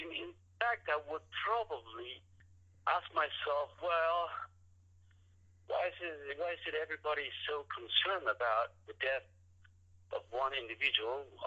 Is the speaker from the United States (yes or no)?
no; Argentina; English is a second language; also born or lived in Europe; when I was growing up in Argentina or in Europe, gun ownership was out of the question.